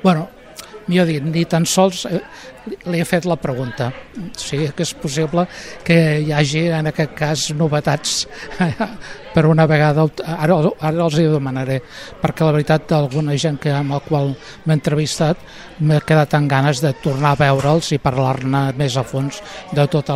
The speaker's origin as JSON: {"language": "Catalan", "town": "Barcelona", "region": "Catalonia", "country": "Spain", "tie": "born or raised there", "moved": "as an adult", "said": "jo vaig néixer a Barcelona i fins a l'any... vaig viure a Barcelona els 60 primers anys de la meva vida. Ara ja tinc 75 i visc aquí des de fa 15 anys."}